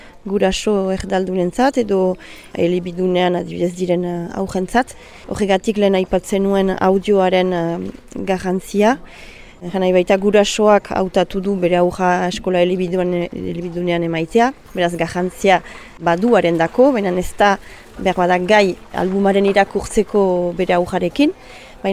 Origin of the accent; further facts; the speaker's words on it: Sare, Nouvelle-Aquitaine, France; Sarakoa naiz.